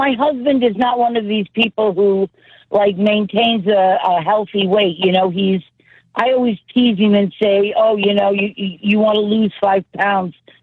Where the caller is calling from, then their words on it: St. Joseph, Missouri, United States; also born or lived in Illinois; I'm calling from St. Joe, Missouri.